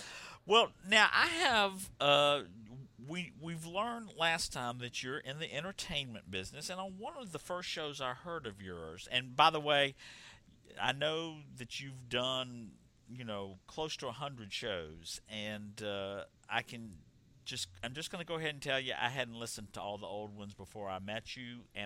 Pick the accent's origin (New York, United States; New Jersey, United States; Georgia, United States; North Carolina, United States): Georgia, United States; Atlanta; Because I grew up in Atlanta, and when I was home over Christmas, I saw the C's candy display there in the mall.